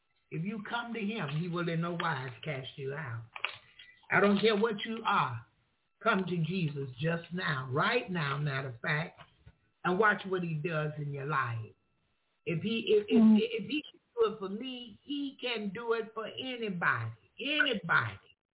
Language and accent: English; United States; I'm from America. Y'all know I stay in my lane.